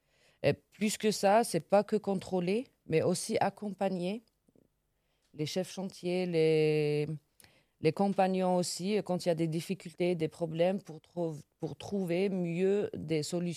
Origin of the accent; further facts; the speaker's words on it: Algeria; now in France; moi, je suis venue directement d'Algérie en Maurienne.